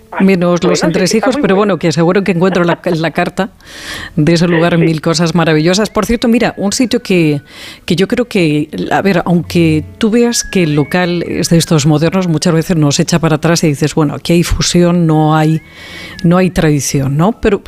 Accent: Madrid, Community of Madrid, Spain; sobre todo los que somos de Madrid

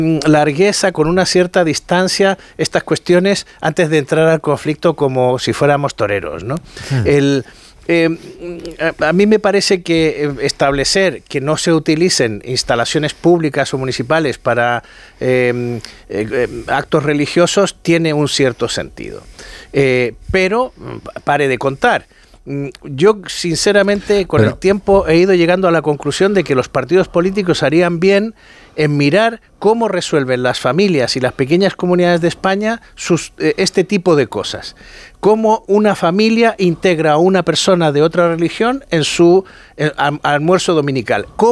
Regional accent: Chile; en mi niñez en Chile se hacía

